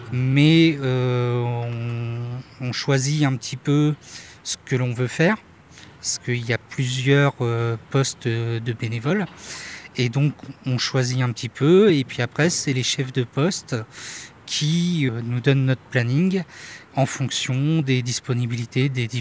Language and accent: French; Saint-Gervais-les-Bains, Auvergne-Rhône-Alpes, France; j'ai 40 ans et je suis originaire de Saint-Gervais-les-Bains.